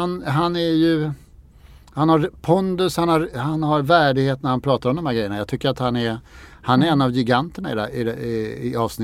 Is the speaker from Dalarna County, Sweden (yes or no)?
no; Västervik, Kalmar County, Sweden; accent: Småland dialect; jag kommer från Västervik och jag kan prata som här dialekt som småländska.